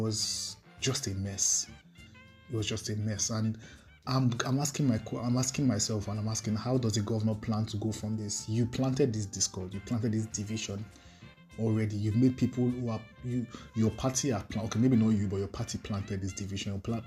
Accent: Lagos, Nigeria; You know, I've lived in Lagos most of my life. I was born in Lagos, primary school in Lagos, youth service, and then Lagos.

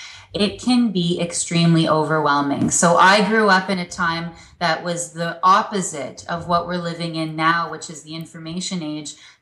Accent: Toronto, Ontario, Canada; There was only one food manufacturer in Canada. I grew up in Toronto.

